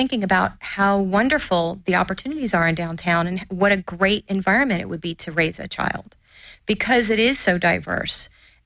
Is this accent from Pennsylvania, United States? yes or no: no; Louisville, Kentucky, United States; now in Los Angeles, United States; And, you know, I come from Louisville, Kentucky, where you get in your car for 20 minutes to get anywhere. It's very spread out.